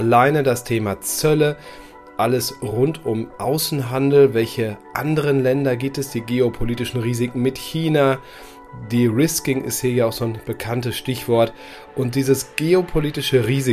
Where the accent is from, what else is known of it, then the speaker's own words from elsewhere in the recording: Dortmund, North Rhine-Westphalia, Germany; Ich bin ja Dortmunder, bei uns ist das Nashorn ja hier das Wappentier der Stadt.